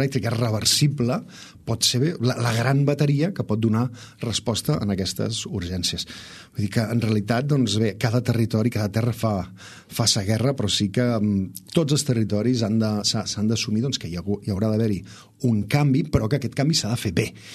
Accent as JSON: {"language": "Catalan", "region": "Catalonia", "country": "Spain", "said": "jo vinc de la Segarra. La Segarra, que sembla que sigui una comarca agrària, agrícola"}